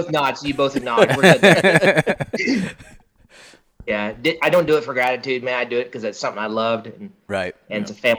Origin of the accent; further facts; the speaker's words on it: Kansas, United States; Sure. So I'm originally from Kansas.